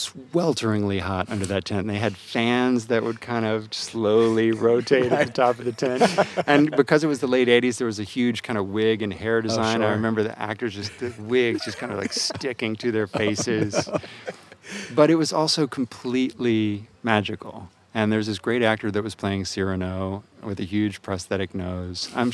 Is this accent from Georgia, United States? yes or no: yes; Atlanta, Georgia, United States; I grew up in Atlanta, Georgia, and there was a theater there